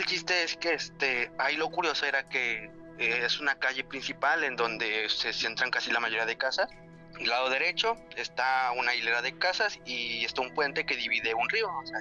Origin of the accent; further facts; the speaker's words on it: Iguala, Guerrero, Mexico; Yo soy originario de Guerrero, de Iguala, Guerrero, justamente.